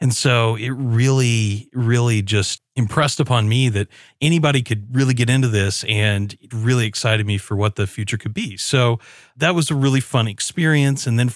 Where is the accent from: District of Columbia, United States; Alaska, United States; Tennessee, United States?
Tennessee, United States; Knoxville; I'm from Knoxville, Tennessee.